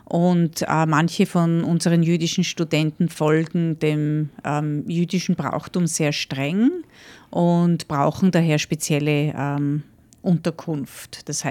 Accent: Austria; now in Australia; also ich bin sozusagen vor 15 Jahren aus Österreich nach Australien gekommen.

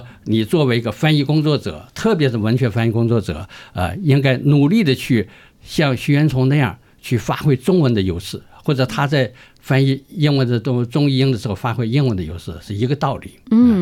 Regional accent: China

